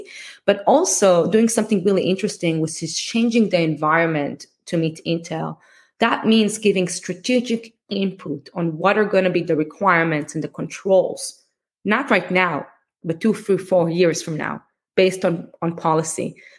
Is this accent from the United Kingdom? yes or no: no; Tel Aviv, Tel Aviv District, Israel; accent: Israeli; moved away as an adult; now in United States; What you're hearing, the accent is Israeli. So I grew up in Saudi Tel Aviv, came here to do my PhD in technology law at UC Berkeley